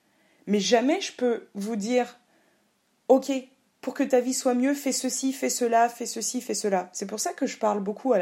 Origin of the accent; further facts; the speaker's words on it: Paris, Île-de-France, France; et donc je suis parisienne, ou enfin j'ai vécu en banlieue et à Paris